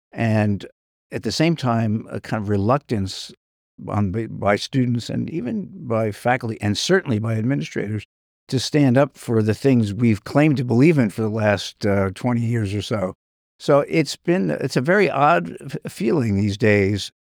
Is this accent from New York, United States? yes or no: yes; New York, United States; And I had never been west of the Poconos, so from growing up in New York.